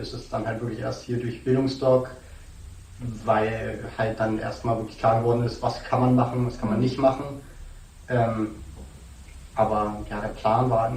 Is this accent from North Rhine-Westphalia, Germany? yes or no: no; Dresden, Saxony, Germany; ich komme aus Dresden.